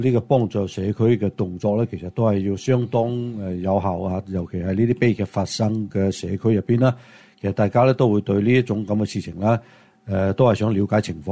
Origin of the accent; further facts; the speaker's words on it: California, United States; 咁而家我哋加州人一直都讲緊我哋要想环保嘛